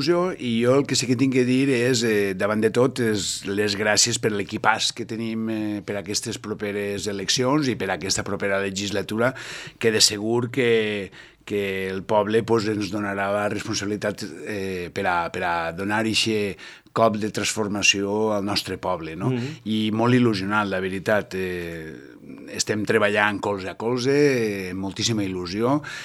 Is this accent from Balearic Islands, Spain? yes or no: no; Muro, Valencian Community, Spain; sentim Muro, som molt de Muro i a més el nostre poble té que ser el referent de la comarca